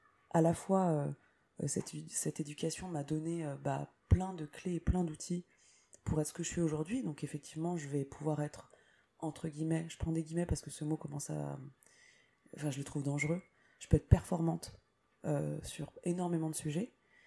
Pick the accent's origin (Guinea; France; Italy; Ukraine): France; born there; ma culture, elle est sino-laoviète, certes. Mais je suis née en France et je me sens aussi extrêmement française et occidentale.